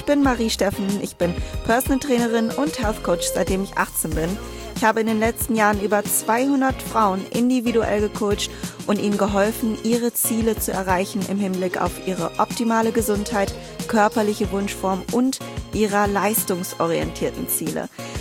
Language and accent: German; Bielefeld, North Rhine-Westphalia, Germany; Wir sind gerade in NRW über die Corona-Zeit in meiner Heimat in Bielefeld.